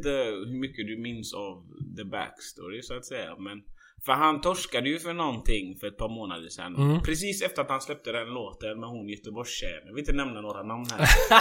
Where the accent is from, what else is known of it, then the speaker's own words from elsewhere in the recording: Sweden; born there; jag är född i Sverige